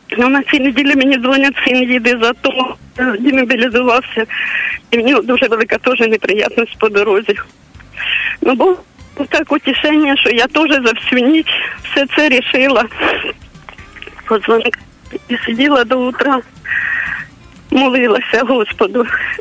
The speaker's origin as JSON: {"language": "Ukrainian", "region": "Zaporizhzhia Oblast", "country": "Ukraine", "said": "Я сама з Запорізької області."}